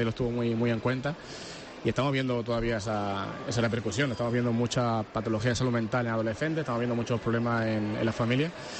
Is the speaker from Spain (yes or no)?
yes; Andalusia, Spain; yo soy andaluz y vivo en un pueblito de Jaén